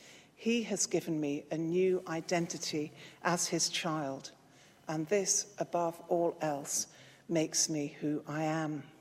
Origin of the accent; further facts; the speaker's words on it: Scotland, United Kingdom; you'll discover that I was, quote, born in the Highlands of Scotland. I always describe myself as Scottish because, as well as being born there, I identify far more strongly with my mother's side of the family than with my dad's.